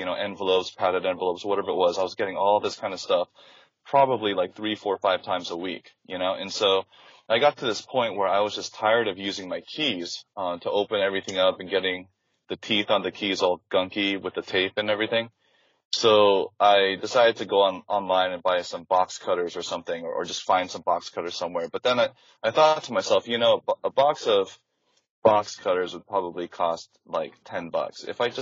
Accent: Midwest, United States; I grew up in the Midwest, and so we were always just shooting BB guns and going fishing and just being around knives all the time.

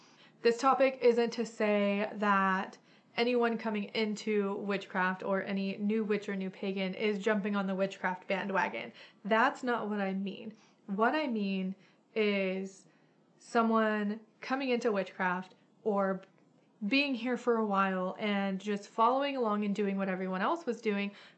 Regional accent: Ireland; I'm an Irish pagan.

